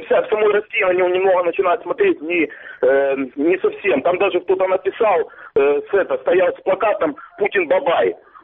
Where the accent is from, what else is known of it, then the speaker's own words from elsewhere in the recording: Donbas, Ukraine; я с Донбасса.